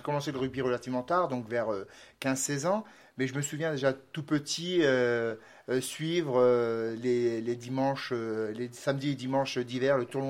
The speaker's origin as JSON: {"language": "French", "town": "Saint-Amand-Montrond", "region": "Centre-Val de Loire", "country": "France", "tie": "born there", "said": "Bien oui, je suis né en France et à Saint-Amand-Moron, plus précisément dans Cher, si tout le monde connaît. Donc je suis bien né en France et d'une maman française."}